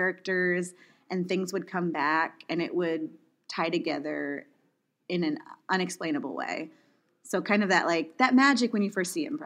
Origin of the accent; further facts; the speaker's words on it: California, United States; I really wanted to get an agent because I grew up in California.